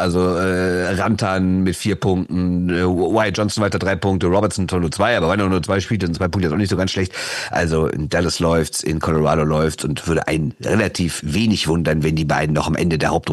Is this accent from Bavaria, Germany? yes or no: no; Düsseldorf, North Rhine-Westphalia, Germany; Das kann ich als Düsseldorfer sogar sagen.